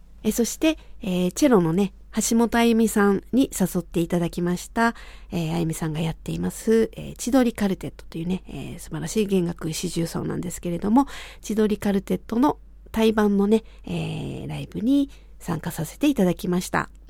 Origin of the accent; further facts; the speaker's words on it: Kobe, Hyogo, Japan; そして私のふるさとでもある神戸という、そういうね、関西で